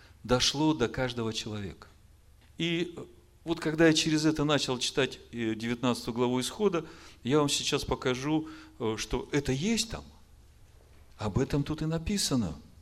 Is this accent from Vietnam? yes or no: no; Ukraine; Я украинец.